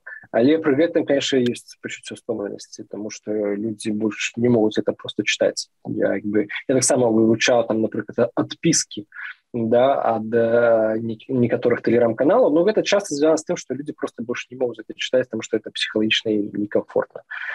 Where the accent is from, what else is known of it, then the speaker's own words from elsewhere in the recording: Salihorsk, Minsk Region, Belarus; Ну, я сам з Сальорску